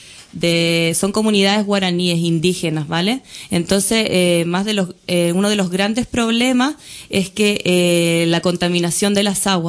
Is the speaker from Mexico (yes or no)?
no; Chile; Yo soy de Chile.